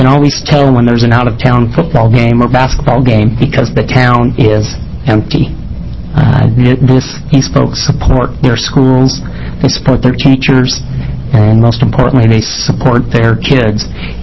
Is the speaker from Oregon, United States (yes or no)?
yes; Heppner, Oregon, United States; the town of Lexington, Heppner, which is my hometown, Boardman, Harrigan, small little community called Hardman, and all of the rural area.